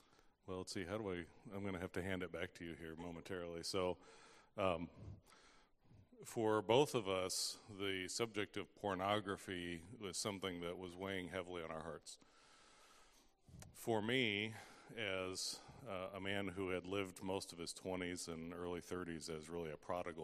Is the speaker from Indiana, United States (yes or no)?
yes; Fort Wayne, Indiana, United States; And so growing up in Fort Wayne, Indiana in the 80s and early 90s, there wasn't a lot of opportunity to learn that.